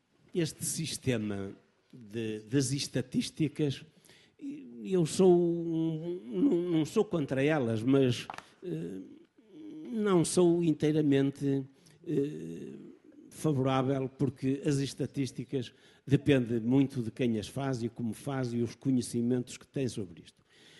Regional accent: Guimarães, Braga, Portugal; porque sou de Guimarães

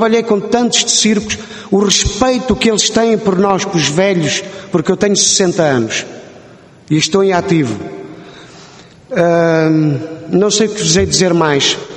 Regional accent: Algés, Lisbon, Portugal; born there; eu já nasci em Algés, debaixo de uma bancada de circo, não é?

